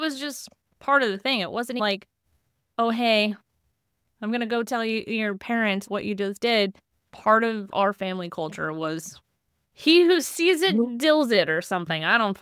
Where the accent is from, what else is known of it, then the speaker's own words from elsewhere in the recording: Texas, United States; I grew up in Texas and the culture of your neighbors or your friends